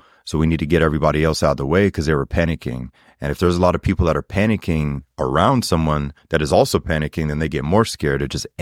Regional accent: Germany; now in Florida, United States; And as a child, I grew up in Germany, so I'm pretty used to the cold. But then my adult life, I've lived in Florida. So I'm a Floridian.

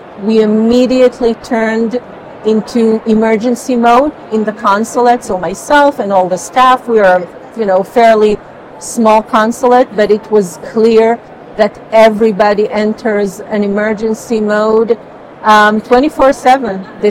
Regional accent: Israel; So we ascended to Israel, and ever since, you know, since I was a baby, I grew up in Israel

